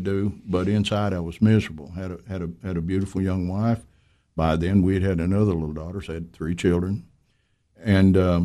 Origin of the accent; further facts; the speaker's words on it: Kentucky, United States; when I was growing up in Kentucky, we never went to church in Illinois